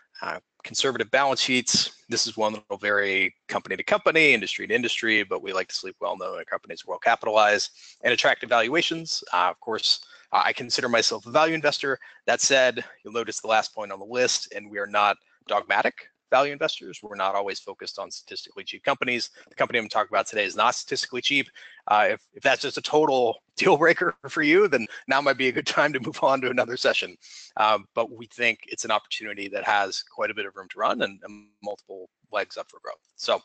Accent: United States; now in Sydney, Australia; As you can tell from the accent, I'm an American, but I've been here in Sydney for about 5 years now

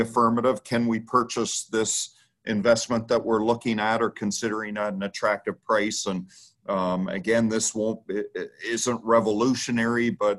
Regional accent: Canada; Now, I'm a Canadian

